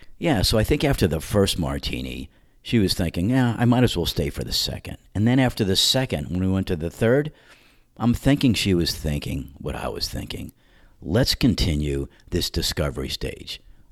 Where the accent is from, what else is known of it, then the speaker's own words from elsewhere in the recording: New York, United States; accent: New York; So my New York accent is slowly returning, and I could only suppress it for so long.